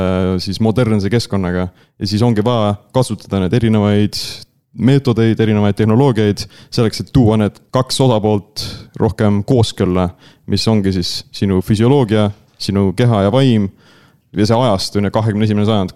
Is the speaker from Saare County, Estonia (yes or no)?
yes; Saare County, Estonia; tulen Saaremaalt, see on mu sünnikodu ja kus ma ka viibin enamus ajast